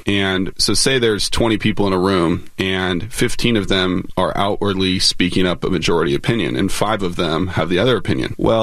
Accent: Alaska, United States; I went to American University. I grew up in Alaska. Those are two very different worlds politically, right?

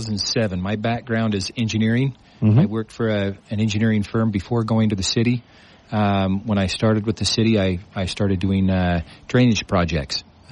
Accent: St. George, Utah, United States; I grew up here. Went to Dixie High School.

